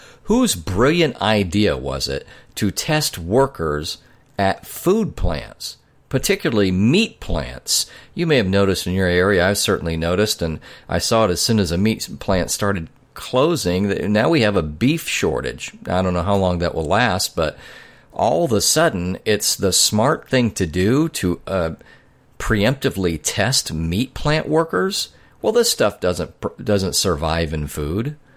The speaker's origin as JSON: {"language": "English", "region": "Kansas", "country": "United States", "tie": "born or raised there", "said": "we've had 6,501 confirmed cases in my home state of Kansas"}